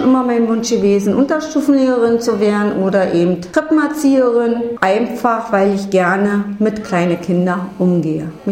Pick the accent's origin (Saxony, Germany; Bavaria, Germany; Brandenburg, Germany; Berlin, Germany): Brandenburg, Germany; Wusterhausen; Ich komme hier aus Wusterhausen.